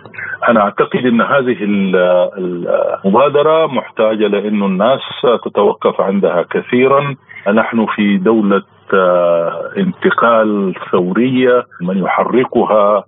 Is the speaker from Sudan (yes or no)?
yes; Sudan; ونحن كشعب سوداني نقف مع حق واختيارات الشعوب